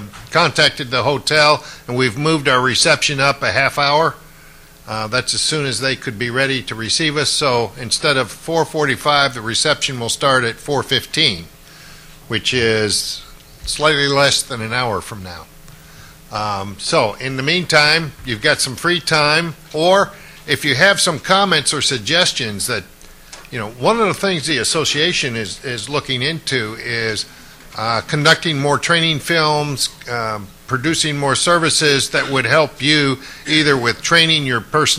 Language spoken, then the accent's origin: English; Texas, United States; I'm from Texas.